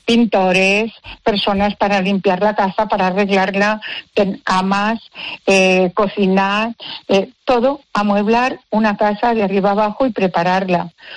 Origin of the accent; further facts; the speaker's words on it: Puebla de Almoradiel, Castilla-La Mancha, Spain; nos los llevamos al pueblo porque mi marido y yo los veranos nos vamos a mi pueblo.